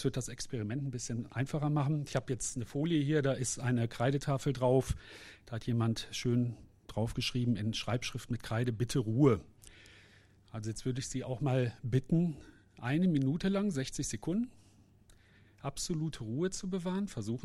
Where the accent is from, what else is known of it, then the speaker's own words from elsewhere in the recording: Cologne, North Rhine-Westphalia, Germany; Ich komme ja aus Köln, da heißt es ja immer, zweimal ist Tradition, dreimal ist Brauchtum.